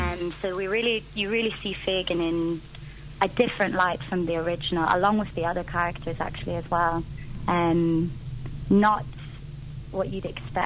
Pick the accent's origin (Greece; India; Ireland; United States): Ireland; also born or lived in London; So I'm from Ireland originally, yeah. And I did a lot of Irish dancing and stuff growing up as well.